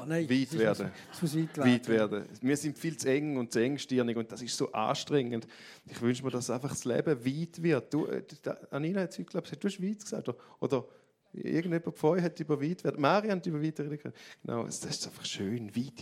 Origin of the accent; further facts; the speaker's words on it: Eastern Switzerland, Switzerland; accent: Eastern Swiss German; Irgendwo ist das hergekommen, noch der Ostschweizer Dialekt.